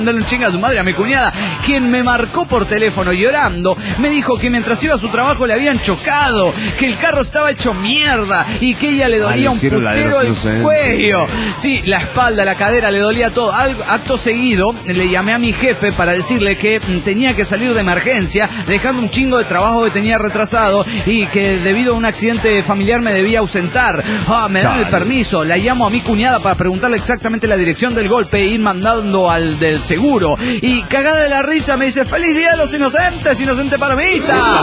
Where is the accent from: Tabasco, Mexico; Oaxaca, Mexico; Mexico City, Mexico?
Tabasco, Mexico; soy de Tabasco, México, cabrones. Sí, el perro negro de Tabasco.